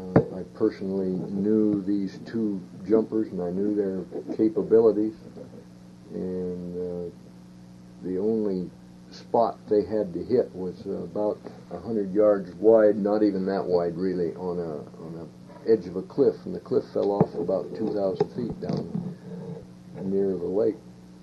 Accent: British Columbia, Canada; I was born and raised in Okanagan

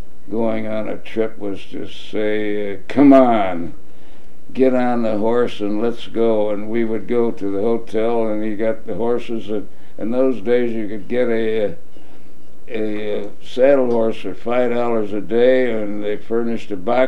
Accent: Poughkeepsie, New York, United States; born there; I was born in Poughkeepsie. My mother had gone to Vassar and married a townie in Poughkeepsie.

